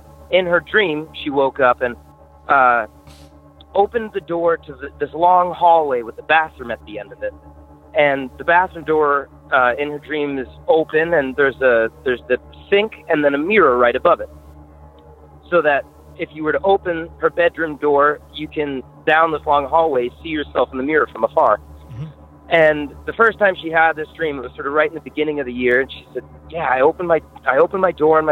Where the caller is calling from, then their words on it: Vermont, United States; I'm calling from Vermont.